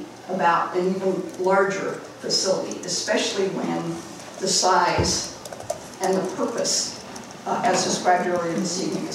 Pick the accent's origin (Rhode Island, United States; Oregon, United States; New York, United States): Oregon, United States; Toledo; I'm an almost lifelong resident of Lincoln County. I grew up in Toledo, went to Toledo Public Schools, had many different jobs in Lincoln County, participated in 4-H as a kid.